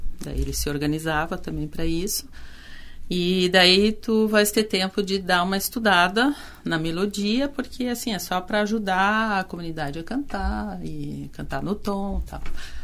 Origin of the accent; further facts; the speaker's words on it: Curitiba, Paraná, Brazil; E eu sou de Curitiba. E lá em Curitiba, quando eu era pequena, assim, tinha 11 anos, eu quis estudar piano.